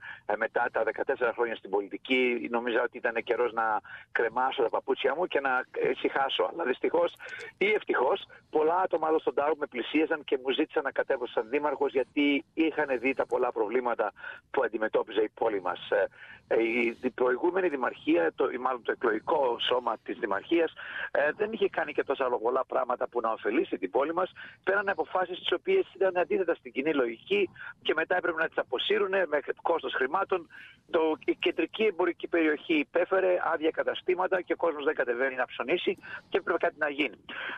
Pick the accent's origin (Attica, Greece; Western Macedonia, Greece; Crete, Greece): Attica, Greece; Athens; moved away as an adult; now in Australia; Οι γονείς μου κατάγονται από την Ήπειρο και εγώ μεγάλωσα στην Αθήνα, συγκεκριμένα στο προάστιο της Πετρούπολης.